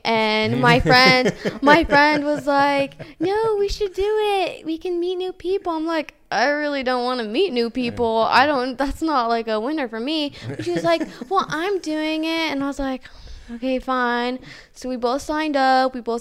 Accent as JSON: {"language": "English", "town": "Durham", "region": "California", "country": "United States", "said": "I'm from Durham, I get to hear about all the meat that Butte and Durham are planning."}